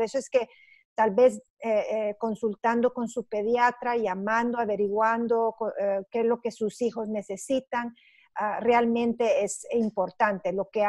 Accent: Honduras; now in Houston, United States; soy de origen hondureño, soy microbióloga. Hace casi 10 años que vivo aquí en Houston

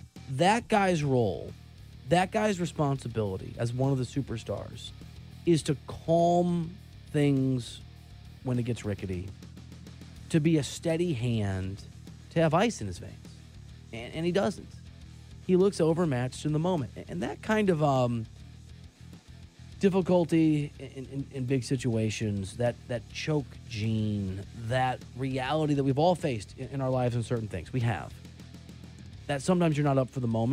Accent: Kansas City, United States; It's not like I came from New York. I came from Kansas City.

